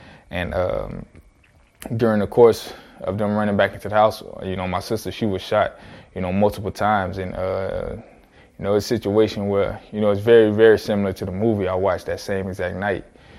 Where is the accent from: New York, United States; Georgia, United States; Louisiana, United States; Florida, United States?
Florida, United States; Palmetto; she was in my hometown of Palmetto where my family was, and she drove up from Palmetto to Tampa, picked me up.